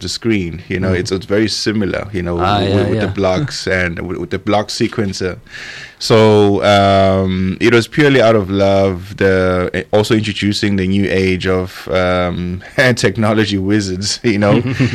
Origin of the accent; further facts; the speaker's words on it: South Africa; first language Zulu; English is a second language; IsiZulu is my native tongue.